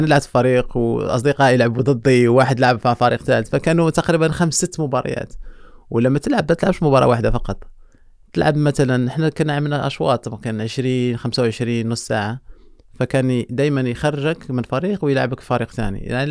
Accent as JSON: {"language": "Arabic", "town": "Kenitra", "region": "Rabat-Salé-Kénitra", "country": "Morocco", "tie": "born or raised there", "said": "في القنيطرة مدينتي اللي يعني كبرت فيها وتربيت فيها."}